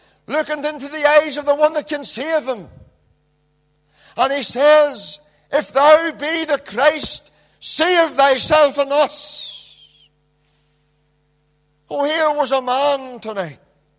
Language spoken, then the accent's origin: English; Knocknacloy, Northern Ireland, United Kingdom; There was a man from my hometown in Knocknacloy.